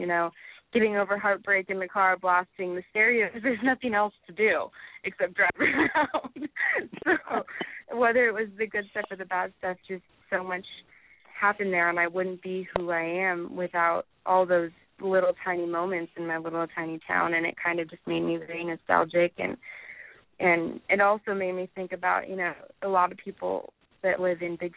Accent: Palmdale, California, United States; I grew up in Palmdale, Lancaster, which is about an hour and a half from Los Angeles

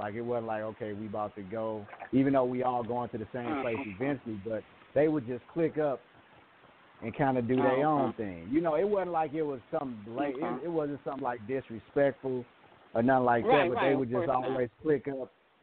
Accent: Nigeria; okay, we're Nigerian.

